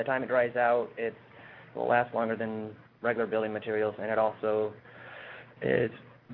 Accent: Teller, Alaska, United States; Oh, I'm from Teller, Alaska.

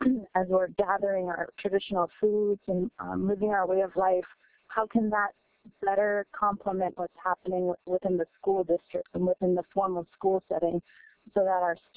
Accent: Bethel, Alaska, United States; I grew up here in Montreal or Bethel

